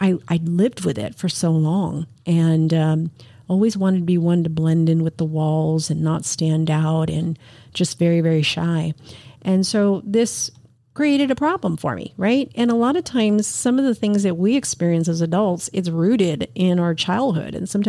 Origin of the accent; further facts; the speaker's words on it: New York City, New York, United States; born there; And I was born in New York City. But I think living between those two cultures were so different. You know, we spoke Spanish at home, spoke English at school.